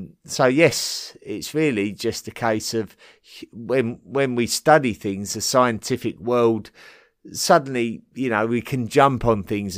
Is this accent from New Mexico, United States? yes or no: yes; Clovis, New Mexico, United States; I grew up near Clovis, New Mexico